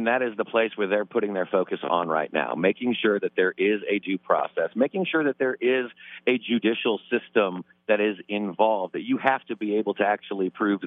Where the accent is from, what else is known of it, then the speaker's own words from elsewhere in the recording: Indiana, United States; Obviously, I'm from Indiana, and when I go back home, and when I'm traveling around the Midwest